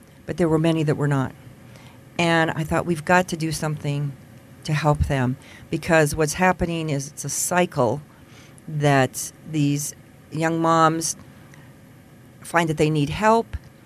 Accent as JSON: {"language": "English", "region": "California", "country": "United States", "tie": "born or raised there", "also_born_or_lived": "Houston", "lives_now": "Wyoming, United States", "said": "So I grew up in California, moved to Houston first, and met my husband there. And we came here to visit, and I just fell in love with the Rockies and fell in love with Wyoming."}